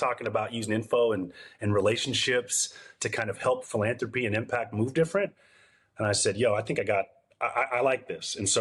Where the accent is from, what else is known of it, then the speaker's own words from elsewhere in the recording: Pacific Northwest, United States; now in San Diego, United States; I grew up in the Pacific Northwest, man. But I live down here in San Diego